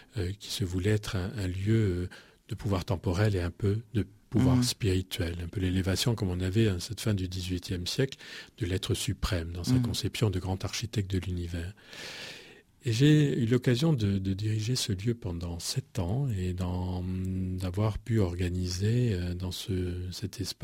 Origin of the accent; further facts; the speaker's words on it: Biarritz, Nouvelle-Aquitaine, France; je suis originaire de Biarritz